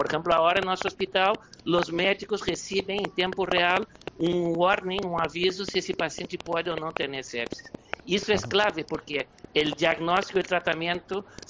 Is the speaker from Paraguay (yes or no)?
no; Brazil; Spanish is a second language; yo soy brasileño, también, tampoco pronuncio tan bien.